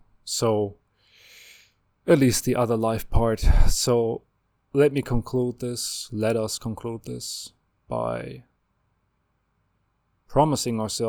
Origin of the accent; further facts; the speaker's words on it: Germany; now in United States; I live in the US, so the US epitomizes this. I grew up in Germany, another country that epitomizes this.